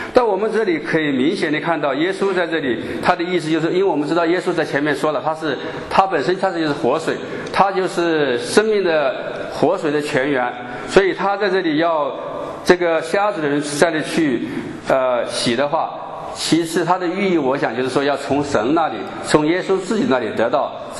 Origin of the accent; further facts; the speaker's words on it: China; 我们都是从大部分都是从国内来的，就是大陆来的。那我们在那边接受的教育就是唯物主义。